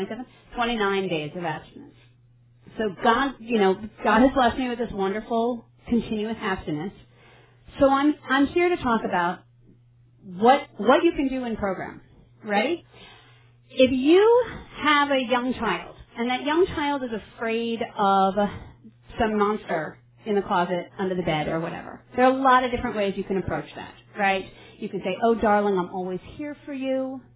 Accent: New York, United States; born there; now in Bakersfield, United States; although I live in Bakersfield now, I'm a New Yorker by birth.

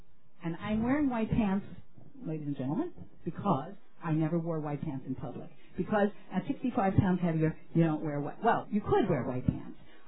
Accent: Los Angeles, California, United States; I am from Los Angeles, Sherman Oaks to be specific. So it's the San Fernando Valley. We have a lot of Valleyites here.

